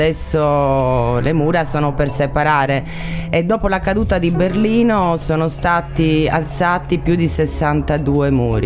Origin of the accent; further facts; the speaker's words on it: Cagliari, Sardinia, Italy; also born or lived in Rome; Sono di Cagliari, mi sono formata a Cagliari con un Palaleoni, e poi sono partita per Roma